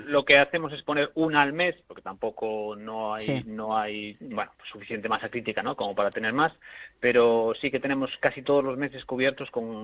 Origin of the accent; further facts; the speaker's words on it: Galicia, Spain; siendo gallego voy a decir ya que podría ir mejor.